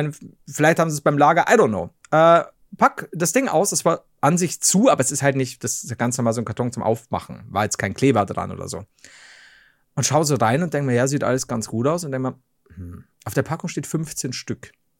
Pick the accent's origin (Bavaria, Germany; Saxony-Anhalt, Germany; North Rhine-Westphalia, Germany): Bavaria, Germany; Im Woolworth. Ja, bei uns in Bayern war's Woolworth.